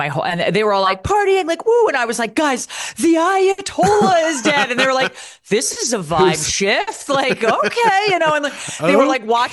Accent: United States; grateful to have grown up in this country. I love America. I love the United States.

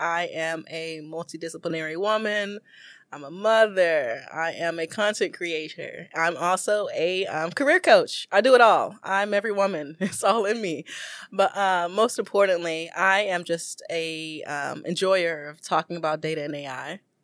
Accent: Houston, Texas, United States; I'm originally from Houston. I actually really, really like the Woodlands area.

